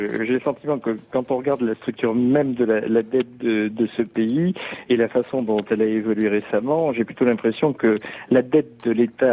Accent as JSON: {"language": "French", "country": "France", "said": "La situation que l'on connaît chez nous en France"}